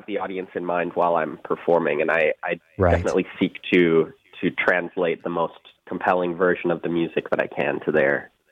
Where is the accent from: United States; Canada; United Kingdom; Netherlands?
Canada; Salmon Arm, British Columbia; opted to return to my home province for my master's degree.